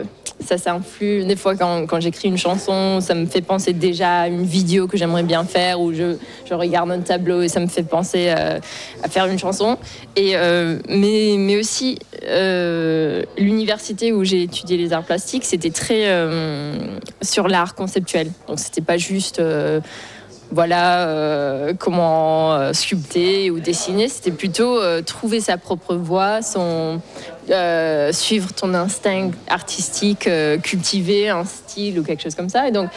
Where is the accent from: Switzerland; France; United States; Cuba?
United States; Donc, j'ai grandi aux États-Unis, mais j'ai eu toujours une partie assez française de moi.